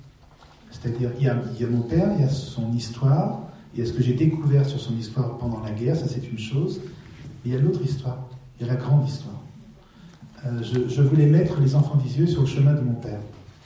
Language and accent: French; Lyon, Auvergne-Rhône-Alpes, France; nous sommes de Lyon, mon père est de Lyon.